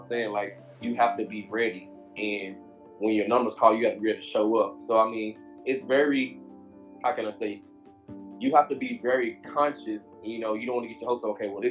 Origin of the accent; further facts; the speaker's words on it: Houston, Texas, United States; I'm from Houston, Texas. I went to the University of Texas, played for 5 years there